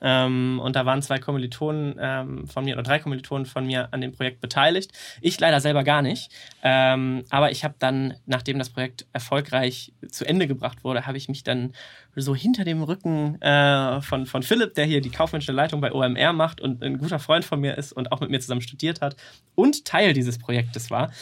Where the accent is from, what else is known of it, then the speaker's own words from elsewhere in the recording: Schleswig-Holstein, Germany; now in Hamburg, Germany; ich komme eigentlich aus der Nähe von Kiel. Aber ich bin jetzt schon, wie lange bin ich denn in Hamburg? 7 Jahre, vor 6, 7 Jahre ungefähr, ja. Aber nee, zugezogen.